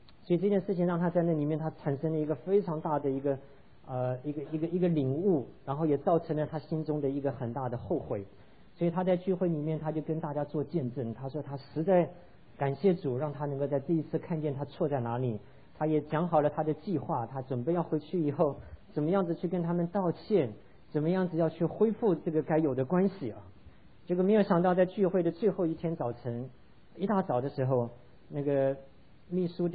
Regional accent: China; 因为我们中国人虽然是一个以父系为主的一个民族

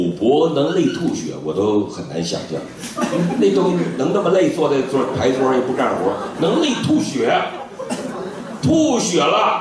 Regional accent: Northeast China, China; 我们东北人没去过

